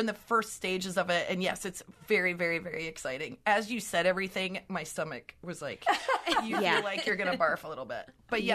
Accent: Nebraska, United States; We're both from Nebraska

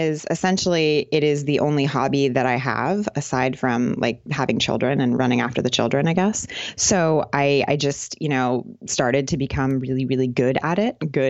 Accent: California, United States; moved away as an adult; You know, I grew up in California, but basically since I left university, I've just kind of been living in a different country.

